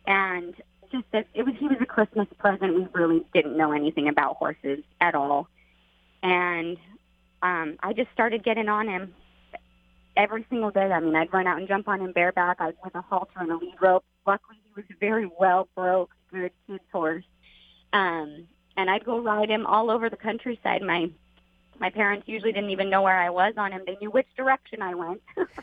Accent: Idaho, United States; Just quiet country life. We lived out in kind of the middle of nowhere and went to a school with, I think I graduated with 45 or 48 kids. Pretty small town.

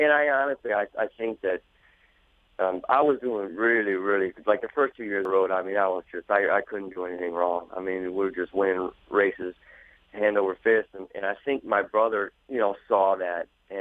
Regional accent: Lake Zurich, Illinois, United States; And then we grew up in Chicago, Lake Zurich, ever since. Went to grade school, junior high school, graduated high school.

